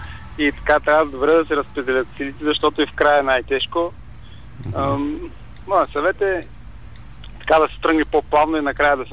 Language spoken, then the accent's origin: Bulgarian; Sliven, Sliven Province, Bulgaria; Ами аз съм от Сливен и тук имам така богато разнообразие.